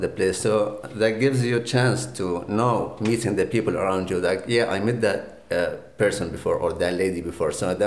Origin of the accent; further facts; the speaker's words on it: Jordan; now in Carlow, Ireland; Jordan, Middle East.